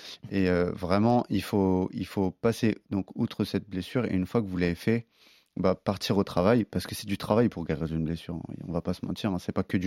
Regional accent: Corbeil-Essonnes, Île-de-France, France; je suis né à Corbeil-Essonne, pour vous rendre compte un peu du contrario.

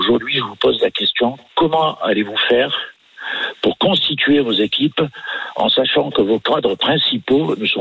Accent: Fréjus, Provence-Alpes-Côte d'Azur, France; Je suis né à Fréjus et j'y vis depuis ma plus tendre enfance.

